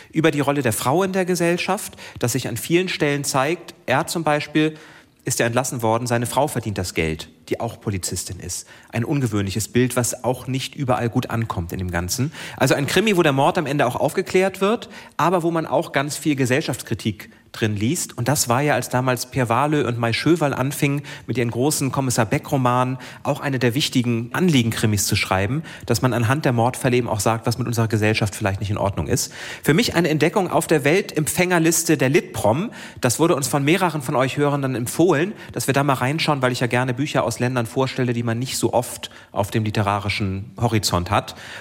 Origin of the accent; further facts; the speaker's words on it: Schleswig-Holstein, Germany; Auf dem Land in Schleswig-Holstein.